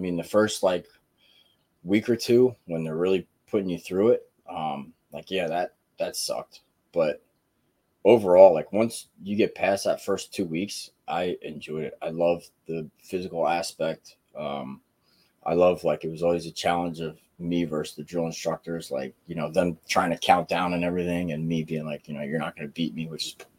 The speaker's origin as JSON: {"language": "English", "town": "Hatfield", "region": "Pennsylvania", "country": "United States", "tie": "born or raised there", "said": "From Hatfield here, went to North Penn, graduated 03."}